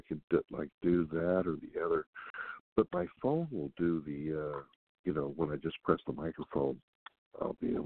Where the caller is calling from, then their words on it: California, United States; from California.